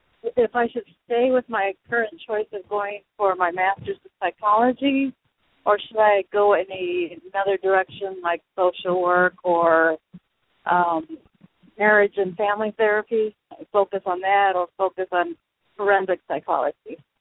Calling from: Indiana, United States; I'm calling from Indiana.

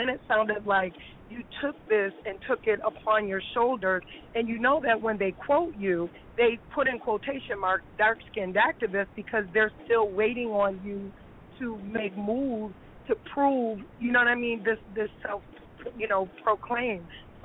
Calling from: Chicago, Illinois, United States; also born or lived in 716; I'm actually calling from Chicago right now, but I used to live in the 716.

